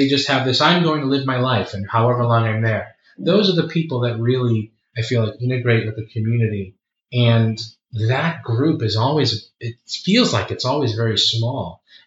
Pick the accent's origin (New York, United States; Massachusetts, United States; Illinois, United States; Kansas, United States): Massachusetts, United States; Boston; I have a very strong feeling of being a Bostonian, a New Englander, an American, right?